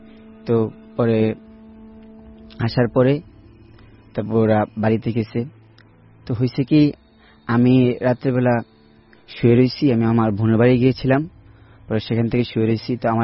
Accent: Mohammadpur, Dhaka Division, Bangladesh; আমি মোহাম্মদপুর থেকে আসছি।

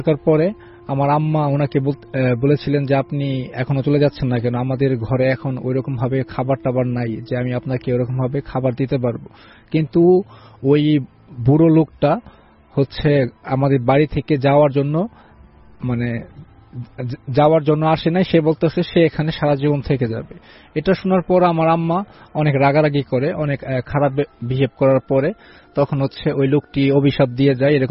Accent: Sherpur, Mymensingh Division, Bangladesh; আমি শেরপুর জেলা থেকে এসেছি।

